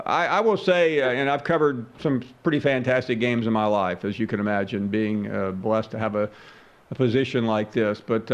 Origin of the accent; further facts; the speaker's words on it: Memphis, Tennessee, United States; I'm a Southern boy. I grew up in Memphis. I lived I've never lived above the Mason-Dixon line.